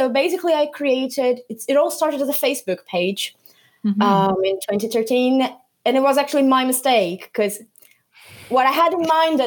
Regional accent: Rio de Janeiro, Brazil; now in England; I am from Rio in Brazil. I'm currently living in England.

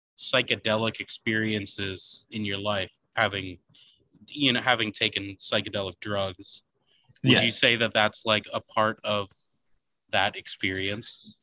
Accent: Oregon, United States; I grew up on the Oregon coast around lots of hippies

